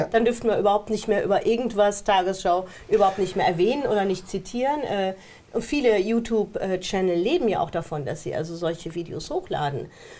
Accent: Germany; ich bin zwar auch Deutsche, aber die Deutschen sind traumatisiert. Ich bin im Ausland aufgewachsen.

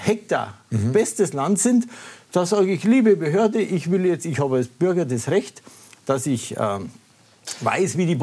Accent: Bavaria, Germany; ich komme aus dem Landkreis Ebersberg. Und da wohne ich seit 1987

